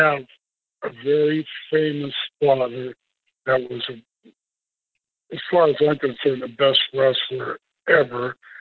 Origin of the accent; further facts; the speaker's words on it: Seattle, Washington, United States; I never grew up with my dad. I grew up in Seattle, but he was a Texas heavyweight champion.